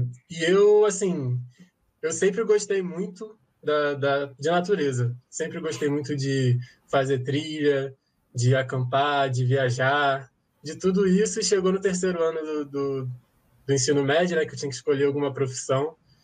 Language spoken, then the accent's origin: Portuguese; Rio de Janeiro, Brazil; also born or lived in Nova Iguaçu; Eu que cresci no Rio, eu nasci em Nova Iguaçu, no estado do Rio de Janeiro, mas cresci na cidade do Rio, no meio de um monte de maciços e o litoral